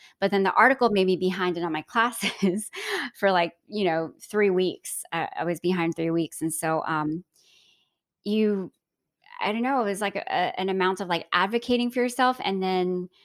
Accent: Atlanta, Georgia, United States; the Southeast area, which is where I grew up. I grew up in Atlanta.

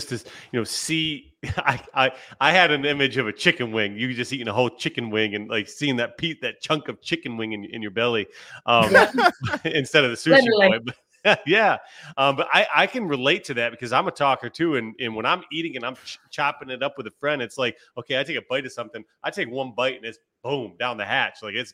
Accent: Jamestown, North Carolina, United States; Because I'm from Jamestown, so I'm hour and a half away from potentially making a visit.

